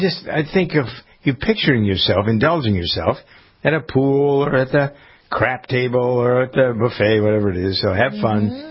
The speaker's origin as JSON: {"language": "English", "region": "New England", "country": "United States", "accent": "New England", "said": "there's the Brita, here I am, my New England accent, Brita Filter Company"}